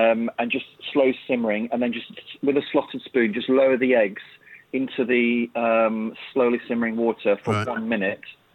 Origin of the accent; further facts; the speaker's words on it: Yorkshire and the Humber, United Kingdom; Well, actually, I grew up, I'm a Yorkshire lad